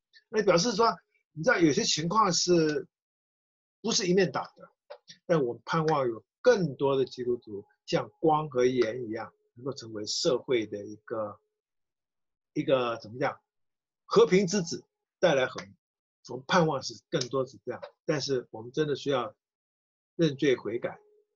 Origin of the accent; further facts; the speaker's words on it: China; 我们中国人有没有种族歧视？